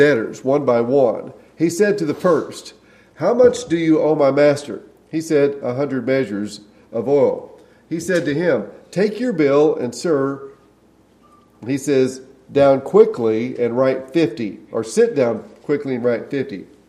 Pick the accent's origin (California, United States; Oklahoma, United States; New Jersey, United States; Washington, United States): Oklahoma, United States; also born or lived in Texas / Florida / Indiana / New Mexico; I was born in Texas, raised in Oklahoma, spent time in Florida, Indiana, New Mexico, Colorado, back to Texas.